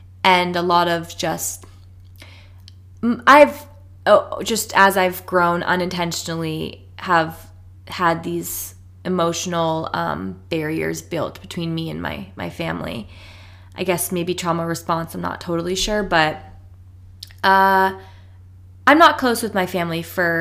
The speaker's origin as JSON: {"language": "English", "region": "New Hampshire", "country": "United States", "tie": "born or raised there", "also_born_or_lived": "Florida", "said": "oh, well, I grew up in New Hampshire, but like, I blah, blah, blah. But like, for lack of better words, I identify as being from Florida"}